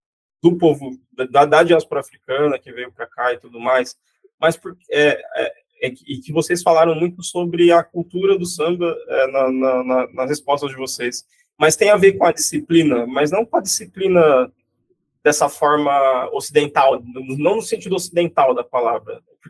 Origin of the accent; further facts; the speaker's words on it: São Paulo, Brazil; now in Rio de Janeiro, Brazil; esses dois anos que eu tô aqui, eu já vivi mais o samba do que eu vivi minha vida inteira lá em São Paulo.